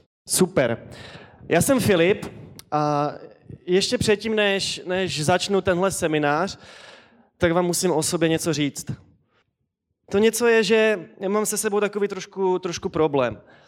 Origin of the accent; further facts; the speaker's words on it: Havířov, Moravian-Silesian Region, Czechia; Já jsem z Havířova, to je u Ostravy, a jsem zač, že jsem se tam narodil a vyrostl ve sboru ESK, Evangelikální společenství křesťanů.